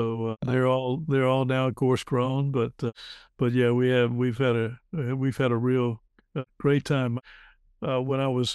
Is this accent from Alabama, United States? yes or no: yes; Mobile, Alabama, United States; Well, I'm originally from Alabama, Mobile, and I went to the University of Alabama, and graduating from there, went to Reformed Theological Seminary in Jackson, Mississippi.